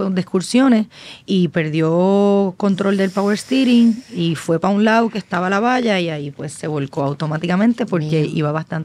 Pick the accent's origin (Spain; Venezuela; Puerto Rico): Puerto Rico; para mí como puertorriqueña, había una lucha política siempre adentro